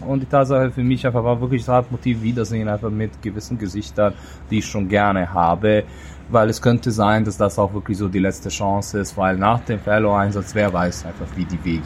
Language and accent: German; Serbia; now in Germany; Fellow, Jahrgang 22 bei Teachers Deutschland, komme eigentlich ursprünglich aus Serbien, aber bin schon die letzten 11 Jahre hier in Deutschland. Bundesland, wo ich tätig bin, ist Berlin.